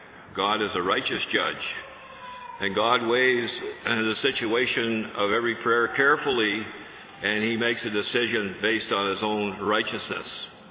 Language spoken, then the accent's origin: English; Canada; I'm from Canada. Up there we have two-party system pretty well.